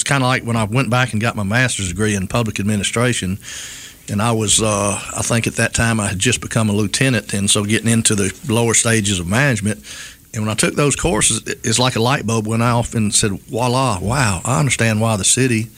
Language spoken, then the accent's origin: English; Mobile, Alabama, United States; I like to tell people I'm homegrown and home educated. I grew up here in Mobile, and went to South Alabama with an undergraduate and graduate degree